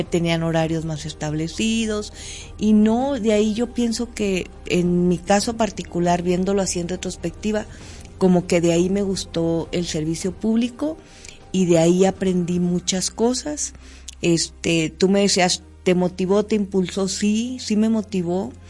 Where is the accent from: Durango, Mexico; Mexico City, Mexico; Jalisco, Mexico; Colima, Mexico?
Durango, Mexico; soy una mujer duranguense, como habemos muchas en este estado